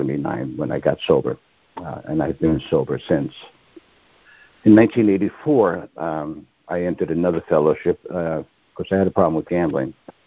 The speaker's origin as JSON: {"language": "English", "region": "New York", "country": "United States", "said": "I'm from New York, New York."}